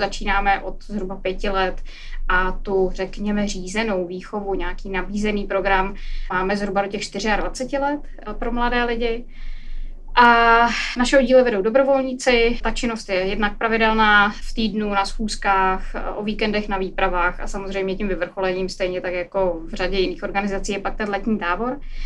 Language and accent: Czech; Jindřichův Hradec, South Bohemian Region, Czechia; kdy se začal u nás v Jindřichově Hradci obnovovat Junák, tak tehdy jsem tam vstoupila poprvé.